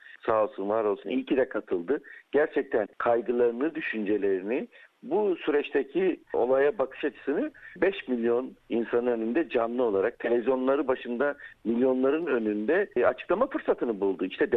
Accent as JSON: {"language": "Turkish", "region": "İzmir", "country": "Turkey", "tie": "born or raised there", "said": "gerek memleketim milletvekili bulunduğum İzmir'de muhteşem bir gündü."}